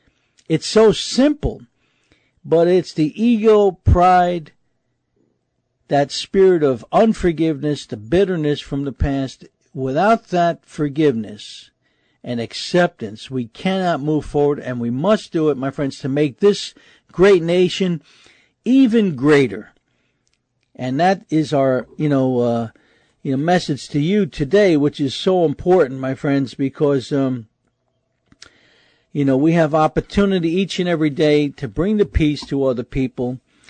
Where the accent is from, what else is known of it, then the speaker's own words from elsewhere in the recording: New York City, New York, United States; And that's the way we grew up as well in New York City. Our doors were always open.